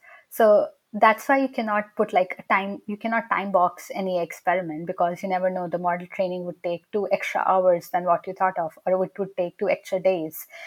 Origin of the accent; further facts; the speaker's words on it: Chandigarh, India; So in India, I grew up in a place called Chandigarh, which is the capital of the states Punjab and Haryana. Like both the states share the capital city, and then it's located in the foothills of Himalayas. So it's a very pretty town, I would say. It's not super big, but yeah, it's growing.